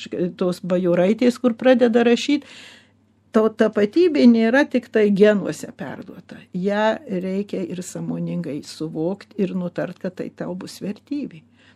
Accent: United States; Ir mum, kai vėl augom Amerikoje

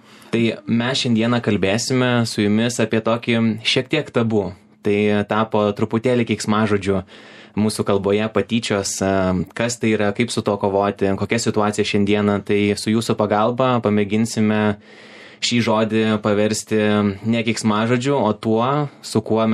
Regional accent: Kaunas, Kaunas County, Lithuania; Aš gimiau Kaune ir 12 metų tenais mokiausi

